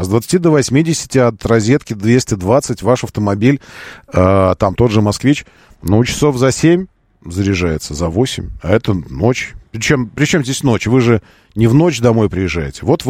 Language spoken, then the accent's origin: Russian; Moscow, Russia; я москвич